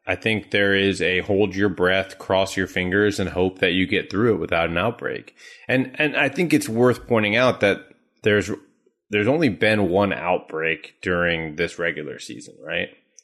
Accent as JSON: {"language": "English", "town": "Orlando", "region": "Florida", "country": "United States", "tie": "born or raised there", "said": "My hometown, baby. Orlando."}